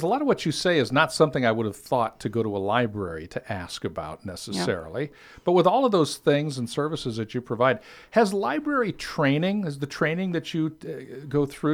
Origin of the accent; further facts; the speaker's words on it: Dubuque, Iowa, United States; I remember growing up in Dubuque.